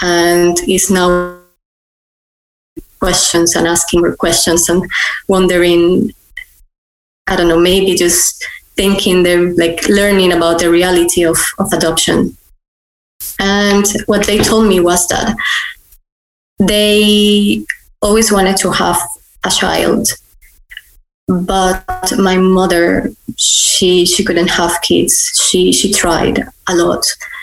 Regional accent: Barranquilla, Atlántico, Colombia; Actually, I'm from Barranquilla. My parents are from Barranquilla. It's a city in the coast.

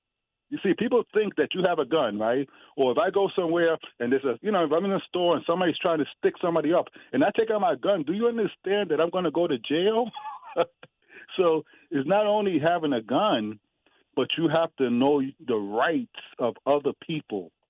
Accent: New York City, New York, United States; I grew up in New York City, so you didn't really talk guns unless you was in gangs and stuff.

